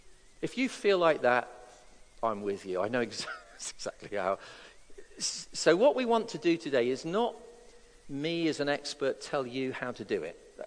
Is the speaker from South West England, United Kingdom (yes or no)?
yes; South West England, United Kingdom; we stopped off at our little village where I was born in South Devon near Plymouth.